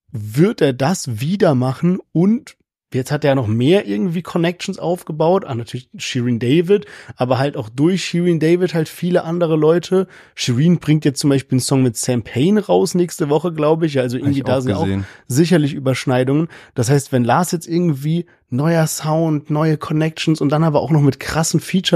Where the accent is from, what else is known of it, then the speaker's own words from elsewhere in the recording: Heidelberg, Baden-Württemberg, Germany; meiner Heimatstadt Heidelberg, mit unserer Heimatstadt Heidelberg verbinde. Lennart und ich beide aus Heidelberg